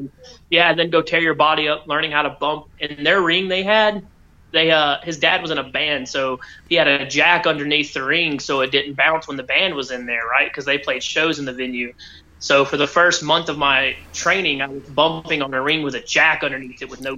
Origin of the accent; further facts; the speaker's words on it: Alabama, United States; where are you from? I'm from Alabama. That's 11 hours away.